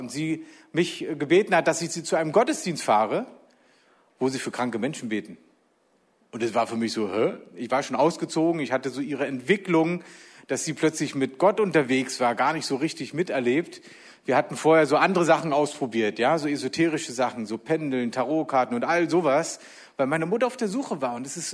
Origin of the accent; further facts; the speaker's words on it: Berlin, Germany; ich bin in Berlin aufgewachsen, in Ostberlin. Da war natürlich nichts mit Glaube erstmal. Als ich 9 war, ist die Mauer gefallen.